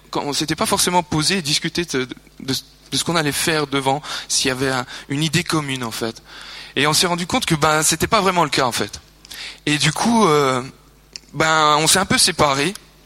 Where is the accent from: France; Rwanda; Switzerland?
Switzerland; Jura; Alors voilà … j'ai 27 ans. Je viens du Jura, dans une région qui s'appelle les Franches-Montagnes, donc assez campagnarde.